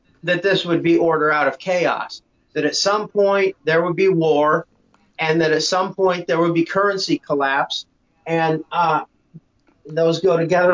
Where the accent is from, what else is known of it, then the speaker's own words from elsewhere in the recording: Iowa, United States; there was a right to duel in my home state of Iowa until it was removed from the Constitution in 1992.